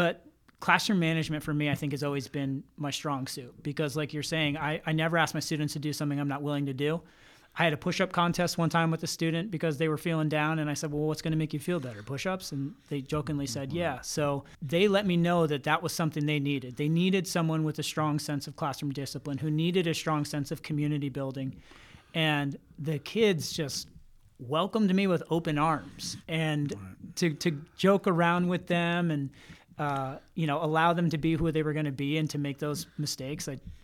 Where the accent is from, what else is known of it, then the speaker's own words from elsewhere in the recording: New York, United States; I am from New York. I grew up in New York.